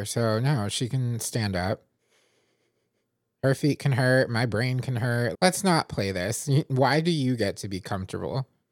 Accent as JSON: {"language": "English", "country": "United States", "said": "And yeah, there was a time where I was proud to be American too"}